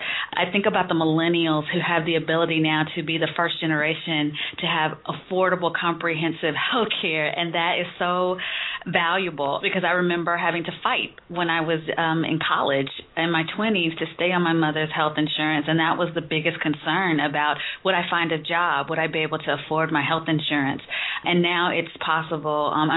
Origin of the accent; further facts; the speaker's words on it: Georgia, United States; Because I'm from Georgia.